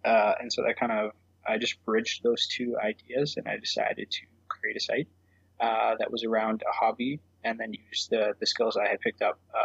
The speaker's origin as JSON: {"language": "English", "region": "Ontario", "country": "Canada", "tie": "born or raised there", "said": "So I'm born and raised in Ontario, Northern Ontario."}